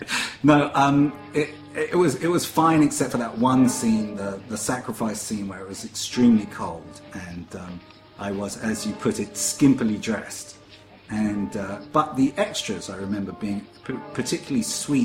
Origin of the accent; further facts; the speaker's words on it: London, United Kingdom; accent: North London; I know they were a little concerned about my accent because I was a little too North London and I had to sort of plumb it up a bit